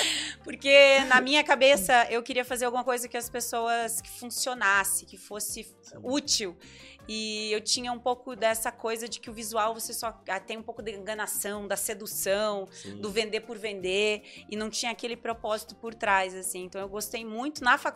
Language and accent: Portuguese; Curitiba, Paraná, Brazil; Sou de Curitiba, sou casada, tenho dois filhos e tenho 42 anos.